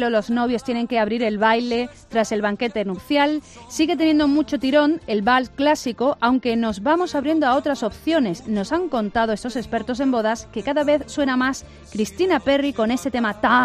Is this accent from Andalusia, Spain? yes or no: yes; Álora, Andalusia, Spain; en mi pueblo, en Álora